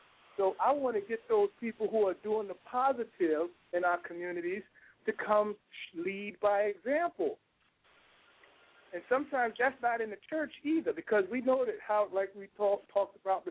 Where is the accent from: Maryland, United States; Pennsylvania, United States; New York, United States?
New York, United States; New York City; I'm from the Bronx, New York. I was abandoned by both parents, mom and dad. I was raised in foster care